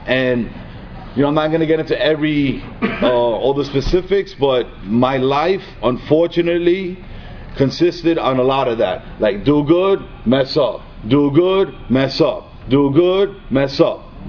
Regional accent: New York City, New York, United States; I was from the Bronx originally. The South Bronx. Anybody knows, familiar with the scenic area of Hunts Point, Spofford and Fail.

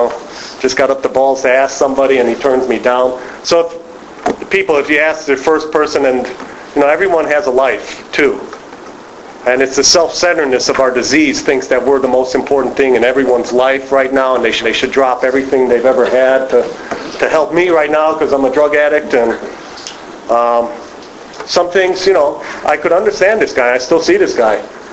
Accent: Skokie, Illinois, United States; I grew up in Skokie, Illinois, which is a suburb of Chicago.

